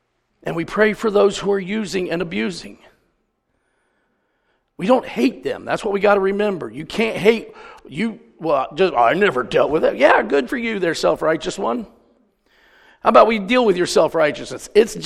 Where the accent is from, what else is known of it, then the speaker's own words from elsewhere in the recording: Ohio, United States; I said, I'm from Ohio. I know what cold weather is about.